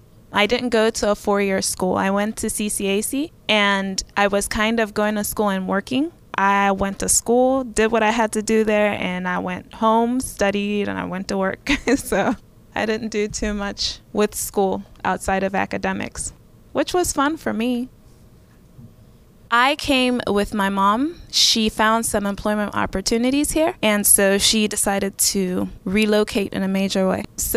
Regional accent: Lusaka, Lusaka Province, Zambia; I was born in Zambia on October 11th, 1989. So I grew up in Lusaka, which is the capital city of Zambia

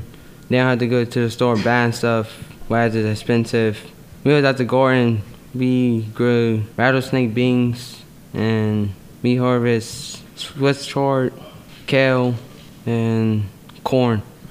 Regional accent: Pittsburgh, Pennsylvania, United States; 16 years old and live in Brattle. I grew up in Pittsburgh.

